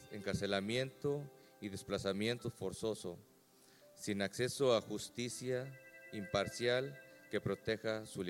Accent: Mexico; mi esposa Angélica. Estamos aquí en representación de nuestro país, somos mexicanos.

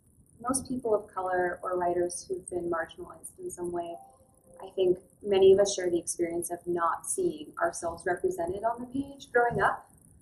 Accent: Boca Raton, Florida, United States; I was born and raised in South Florida, particularly Boca Raton, Florida, in which I never felt a sense of home at all.

